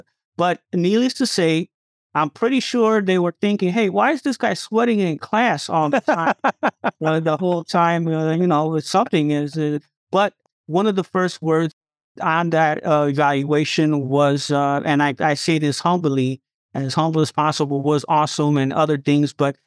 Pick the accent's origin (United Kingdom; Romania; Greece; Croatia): Romania; now in United States; I came from Romania with my father and brother and worked in property management while I was going to school at Northeastern Illinois University. Now, coming from Romania as an immigrant, we realized that we had to work with our community.